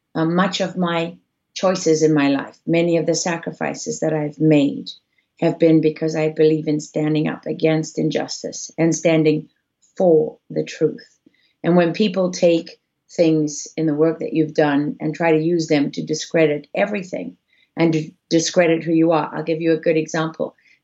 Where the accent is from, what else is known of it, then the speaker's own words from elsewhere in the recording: Sicily, Italy; also born or lived in Africa; God, I'm Sicilian, Dave. And I was born and raised in Africa.